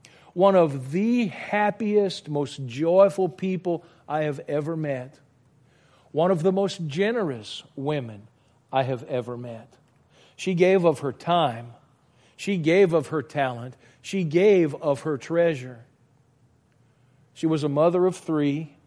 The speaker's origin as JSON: {"language": "English", "town": "Broussard", "region": "Louisiana", "country": "United States", "tie": "born or raised there", "said": "I had some friends growing up in Broussard, and this family lived across the street"}